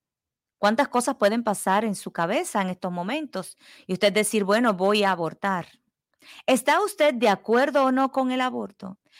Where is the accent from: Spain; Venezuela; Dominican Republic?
Dominican Republic; moved away; also born or lived in Puerto Rico; yo vengo de República Dominicana y conozco historias en mi propio país, en Puerto Rico, donde estuve viviendo 17 años